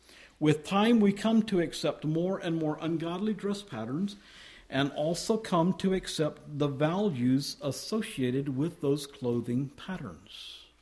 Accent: Georgia, United States; also born or lived in Belize / Virginia Beach; I grew up in Georgia in a single church setting. And I moved to Belize and then to Virginia Beach.

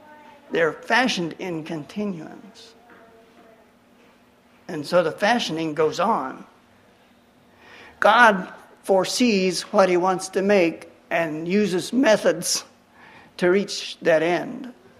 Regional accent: Arkansas, United States; Now, I come from Arkansas

